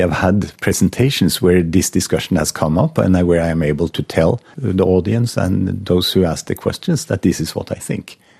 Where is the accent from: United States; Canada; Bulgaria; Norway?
Norway; English is a second language; And luckily, I come from Norway.